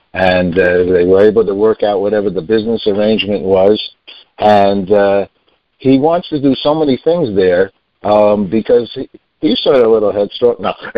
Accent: Tarrytown, New York, United States; And we grew up in Tarrytown.

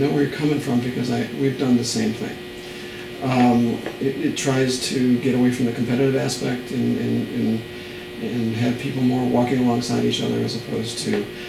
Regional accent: California, United States; I know that sounds kind of kooky, especially I'm from California, right? A little bit too flower power here.

